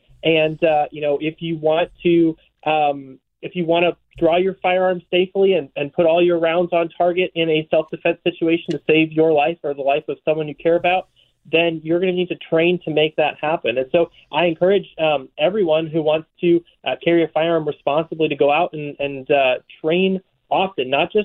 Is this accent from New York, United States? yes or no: no; St. Louis, Missouri, United States; So I grew up in St. Louis, Missouri.